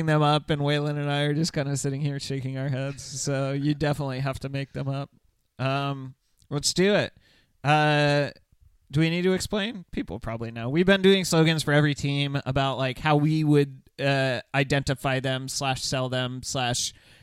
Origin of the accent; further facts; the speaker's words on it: Arizona, United States; I'm from Arizona.